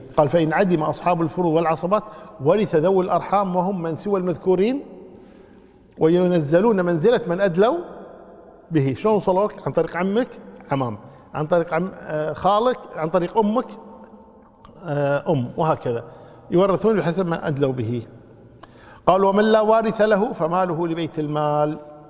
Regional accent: Kuwait; يمكن حنا عندنا بالكويت بنعمل الحمد لله

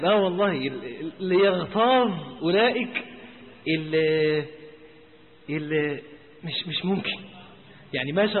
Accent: Alexandria, Alexandria Governorate, Egypt; بالذات ان انا اسكندراني، فاسكندرية انتوا عارفين كلها يعني اوضتين وصالة

